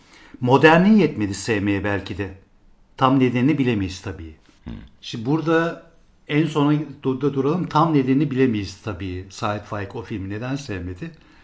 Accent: İzmir, Turkey; Ben İzmirliyim, şehirliyim biliyorsun.

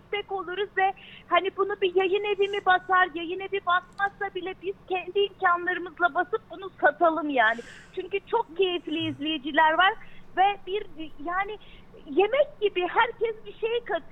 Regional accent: Istanbul, Turkey; Ben zaten İzmirliyim. Gönülden bağlıyım. İstanbullu olduğuma bakmayın.

